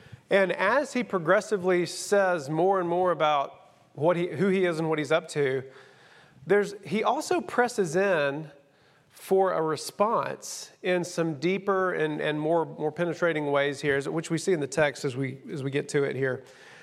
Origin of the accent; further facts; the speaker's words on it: Georgia, United States; and I grew up in Rabun County. I mean, I grew up in places where people don't go